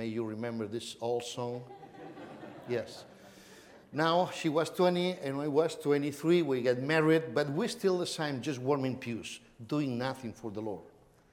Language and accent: English; Barcelona, Catalonia, Spain; And by the way, we are from Barcelona, Spain.